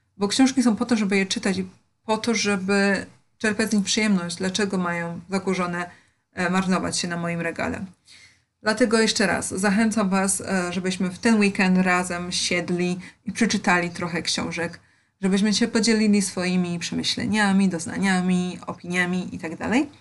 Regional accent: Lesser Poland, Poland; bo ja jestem z Małopolski, dlatego będziecie słyszeć takie piękne słowa jak pole

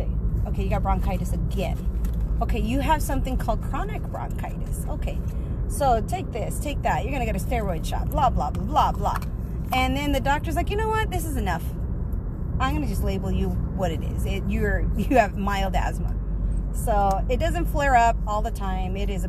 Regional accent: Texas, United States; Anyway, so it should be warming up here in South Texas, guys. I am from South Texas.

